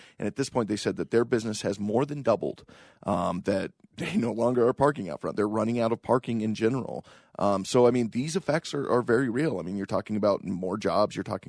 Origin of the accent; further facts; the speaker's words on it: Caldwell, Idaho, United States; And I mean, I grew up in Caldwell, and it was always this running joke